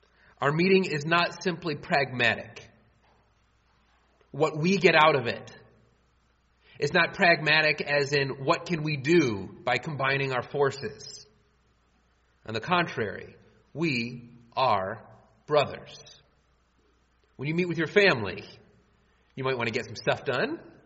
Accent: Dearborn, Michigan, United States; also born or lived in Illinois / Toledo / Monroe / Cleveland; And so I was born in Illinois and lived there a little bit. And then I jumped around to several different houses in Dearborn. And then I moved to the Toledo area, and then I moved to Monroe, and then I went down to Cleveland

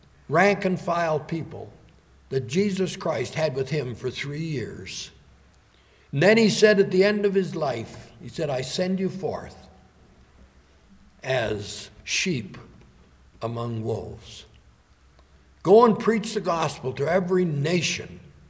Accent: Toronto, Ontario, Canada; born there; When I was born, I was abandoned. I was just left in a hospital in Toronto.

